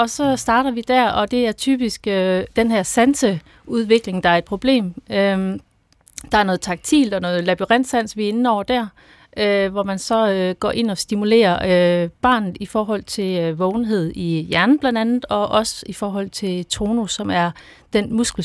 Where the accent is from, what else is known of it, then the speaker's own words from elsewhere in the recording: Horsens, Central Denmark Region, Denmark; og jeg kommer fra Horsens.